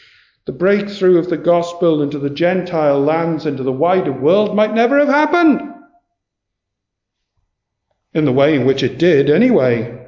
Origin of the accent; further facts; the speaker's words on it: Wales, United Kingdom; Could I just say, I come from Mid Wales.